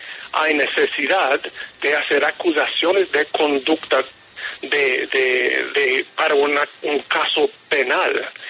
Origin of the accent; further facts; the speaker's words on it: United Kingdom; Spanish is a second language; Yo soy un periodista privilegiado en el sentido que soy británico.